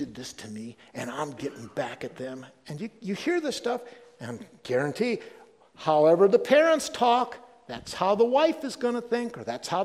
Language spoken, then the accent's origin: English; Rittman, Ohio, United States; growing up in Rittman in the 60s and 70s, you know, being around a lot of old order Mennonites and Amish